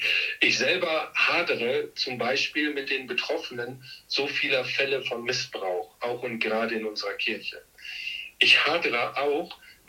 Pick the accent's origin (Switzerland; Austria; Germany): Germany; Haren, Lower Saxony; Also ich stamme aus Haaren an der Enns. Ganz viele kennen bestimmt Schloss Dankern, also in unmittelbarer Nähe zu dem Ferienzentrum Schloss Dankern bin ich groß geworden.